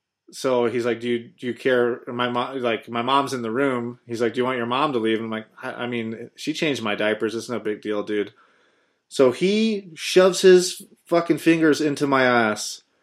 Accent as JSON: {"language": "English", "region": "Ohio", "country": "United States", "said": "I'm from Ohio, dude."}